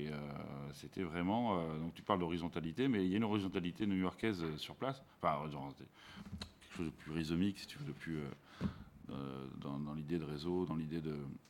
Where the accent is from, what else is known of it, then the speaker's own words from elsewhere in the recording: Mérignac, Nouvelle-Aquitaine, France; also born or lived in Albi; Je suis né à Albi, mais mon père était vétérinaire et donc il a ouvert un cabinet à Mérignac, chemin long.